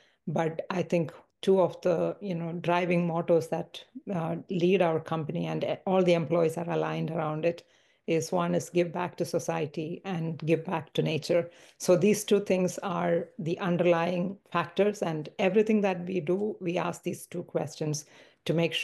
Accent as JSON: {"language": "English", "country": "India", "tie": "born or raised there", "also_born_or_lived": "Barcelona, Spain", "moved": "yes", "said": "I was born and brought up in India, spent around more than a decade there. I moved to Europe, again, spent around 10 plus years in Barcelona and other countries traveling."}